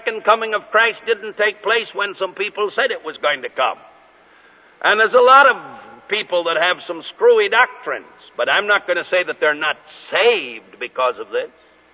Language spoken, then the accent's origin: English; California, United States; I was brought up in California as a boy where I lived, within 50 miles of the headquarters of the Seventh-day Adventists.